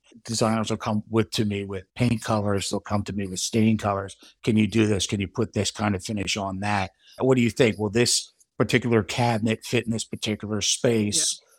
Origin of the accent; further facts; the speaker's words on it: Newtown, Pennsylvania, United States; I'm originally from Newtown, Bucks County. Went to Council Rock High School, very big high school at the time.